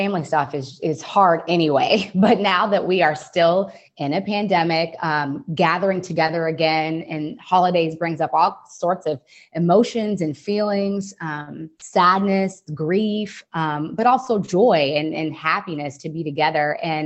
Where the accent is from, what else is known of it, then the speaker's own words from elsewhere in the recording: Texas, United States; now in San Francisco, United States; You know, I'm originally from Texas, so I always got to shout that out. Texas girl